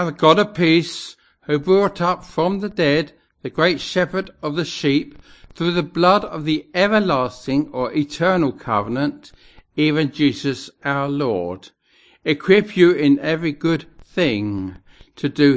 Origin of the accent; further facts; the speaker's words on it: South West England, United Kingdom; from England, the county of Dorset.